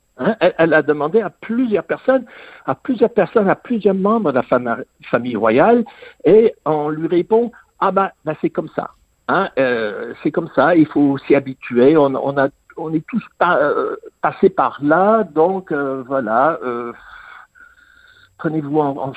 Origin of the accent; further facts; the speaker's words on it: England, United Kingdom; moi, j'ai grandi en Angleterre, je connais